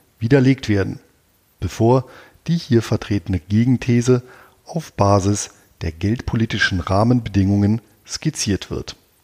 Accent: Bonn, North Rhine-Westphalia, Germany; meiner alten Heimatstadt in diesem Jahr seinen 250. Geburtstag. Als der Wegbereiter der Romantik in Bonn geboren wurde

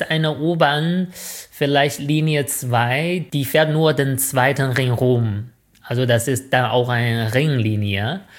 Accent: Shijiazhuang, Hebei, China; German is a second language; Zum Beispiel meine Heimat, Shijiazhuang, wir haben 3 Ringe. Und das ist dann ein bisschen mittelmäßige Stadt.

